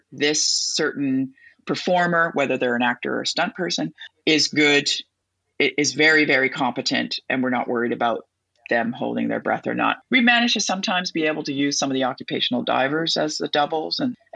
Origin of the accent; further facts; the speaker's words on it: Regina, Saskatchewan, Canada; I do remember when I was born in Regina, Saskatchewan, and we had a swimming pool in our backyard.